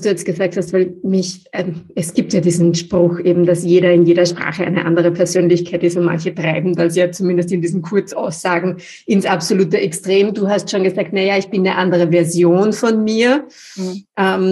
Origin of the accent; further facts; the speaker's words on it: Austria; Weil Deutsche zum Teil die Scherze, die ich mache als Österreicherin, gar nicht verstehen